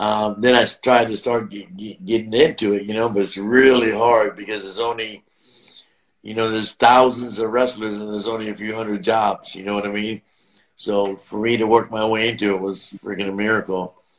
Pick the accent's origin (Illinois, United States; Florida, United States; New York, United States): Florida, United States; Tampa; Well, I grew up in Tampa, and Tampa was a hotbed for professional wrestling.